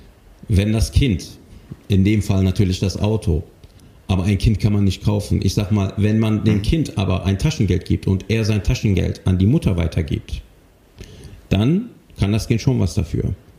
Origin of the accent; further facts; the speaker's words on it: Cologne, North Rhine-Westphalia, Germany; born there; ich bin Jahrgang 75, ich bin in Köln geboren